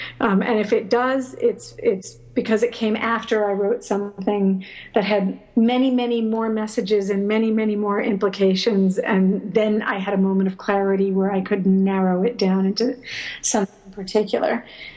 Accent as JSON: {"language": "English", "country": "Micronesia", "tie": "born or raised there", "said": "I grew up in Micronesia during the Cold War, with my father who is a very gifted electrical engineer"}